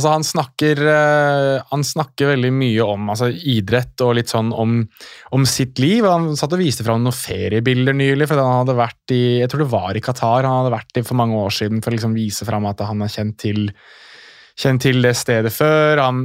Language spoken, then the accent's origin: Norwegian; Morocco; Altså, nå er jeg marokkaner